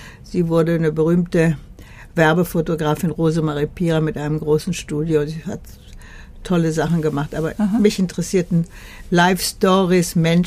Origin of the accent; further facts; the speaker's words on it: Göttingen, Lower Saxony, Germany; moved away as an adult; Nein, meine Heimatstadt. Ich bin nicht da geboren, aber schon als kleines Kind hingekommen. Also für mich ist es meine Heimatstadt.